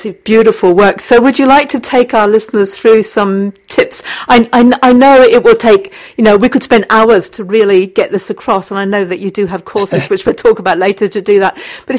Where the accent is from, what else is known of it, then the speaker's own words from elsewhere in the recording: Portsmouth, South East England, United Kingdom; born there; I was born in Portsmouth. I was born in Portsmouth